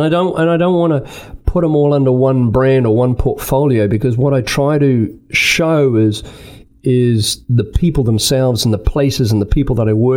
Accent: New Zealand; born or raised there; also born or lived in Australia; now in United States

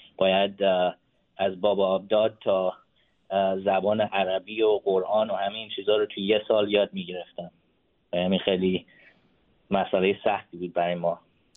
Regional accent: Indiana, United States; born there; Persian is a second language; من در واقع تو ایالت ایندیانا به دنیا آمدم.

